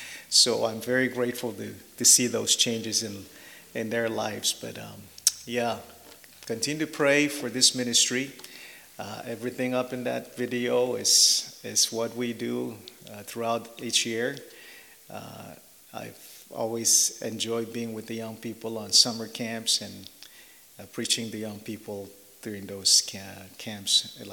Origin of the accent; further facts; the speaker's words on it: Pohnpei, Micronesia; first language Pohnpeian; English is a second language; My dad is from the island of Panape where we are, and that's my first language. My mother's from another island called Kosrae, and her language is totally different from Pohnpeian language